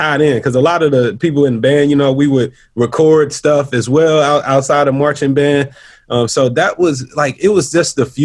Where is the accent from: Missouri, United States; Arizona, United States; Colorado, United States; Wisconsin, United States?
Missouri, United States; St. Louis; I'm from St. Louis, so … was just getting popular around that time.